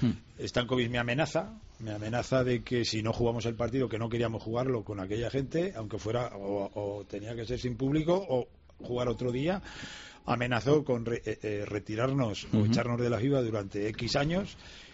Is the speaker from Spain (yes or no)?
yes; Aragon, Spain; Repetido lo de antes, yo soy aragonés y digo las cosas claras.